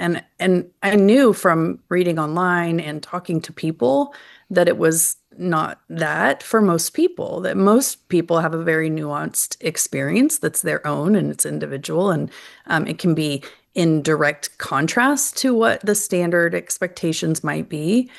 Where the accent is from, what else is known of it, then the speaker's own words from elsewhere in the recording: Oklahoma, United States; So I'm from Oklahoma. It's a pretty, you know, religiously conservative area, very evangelical.